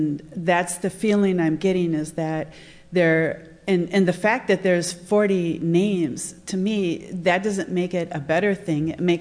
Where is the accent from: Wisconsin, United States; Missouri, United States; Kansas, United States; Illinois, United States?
Wisconsin, United States; Green Bay; now in Oakland, United States; I'm from Green Bay, Wisconsin, and moved here in January. I live in downtown Oakland now.